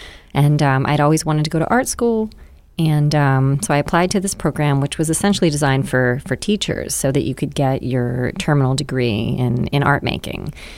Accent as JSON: {"language": "English", "town": "Westminster", "region": "Maryland", "country": "United States", "tie": "born or raised there", "said": "So I'm from Maryland. I grew up in Westminster."}